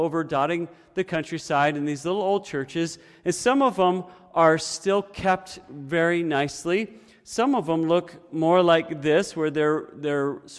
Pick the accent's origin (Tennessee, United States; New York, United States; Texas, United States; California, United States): New York, United States; born there; but I was born in New York State.